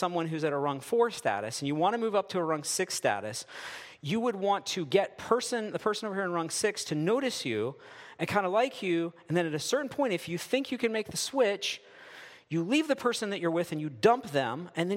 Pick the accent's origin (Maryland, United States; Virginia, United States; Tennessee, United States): Maryland, United States; I grew up in the Western Maryland panhandle, not all that far from here. And I grew up in a kind of worldly evangelical church setting.